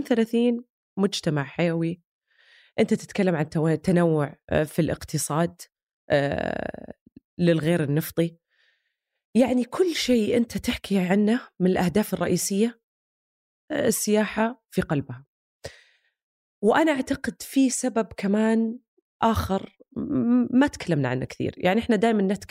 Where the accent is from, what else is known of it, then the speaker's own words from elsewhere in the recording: Saudi Arabia; شيء إحنا فخورين فيه كلنا كسعوديين